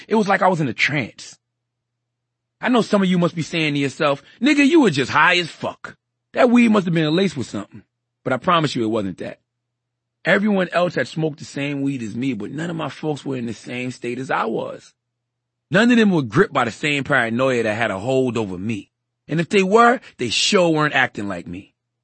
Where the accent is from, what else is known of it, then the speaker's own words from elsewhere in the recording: the South, United States; There's no question the stress I experienced as an African-American, especially a poor one growing up in the South, has directly led to my issues with anxiety.